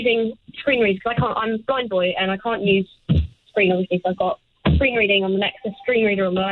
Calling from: London, United Kingdom; I'm calling from London.

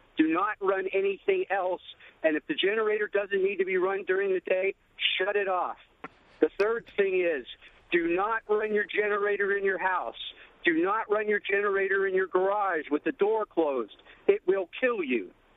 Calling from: Georgia, United States; Hi, this is … I am up from South Georgia.

